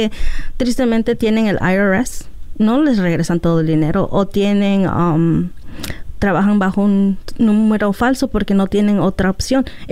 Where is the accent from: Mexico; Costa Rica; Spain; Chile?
Mexico; San Agustín, Oaxaca; es el mismo pueblo de donde soy yo, de Oaxaca, de un pueblo que se llama San Agustín.